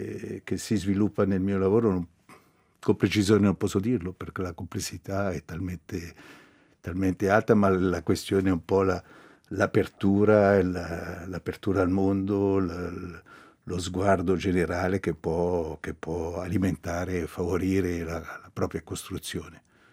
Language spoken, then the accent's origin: Italian; Locarno, Ticino, Switzerland; moved away; sono da parte di mia madre originario della Vallon Sernone, ma sono nato a Locarno, ho vissuto a Locarno e sono diventato grande a Locarno, sebbene ho un gran rapporto con la Vallon Sernone.